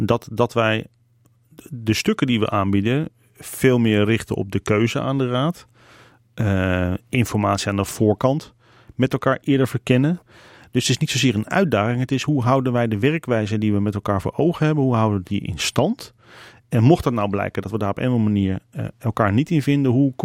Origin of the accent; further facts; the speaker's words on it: Lelystad, Flevoland, Netherlands; ik ben geboren op het Enkhuizen Zand. En wij zijn heel snel verhuisd naar een andere plek in Lelystad, de Kempenaar.